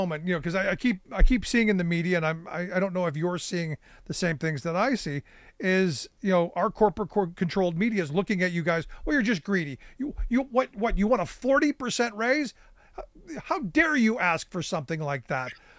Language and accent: English; Cleveland, Ohio, United States; I grew up in Cleveland where you had a Ford and a Chevy plant, and I knew people who worked in those plants.